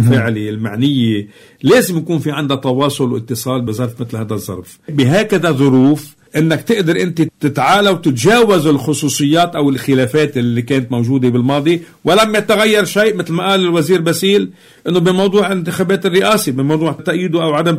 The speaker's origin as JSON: {"language": "Arabic", "country": "Lebanon", "said": "أنا كلبناني"}